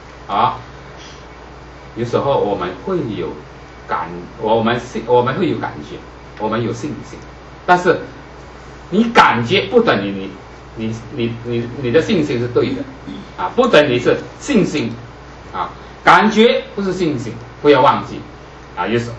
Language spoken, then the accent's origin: Chinese; China; 很多人就说啊，特别我们中国人啊，看你信了耶稣的时候，你不要太迷信啦。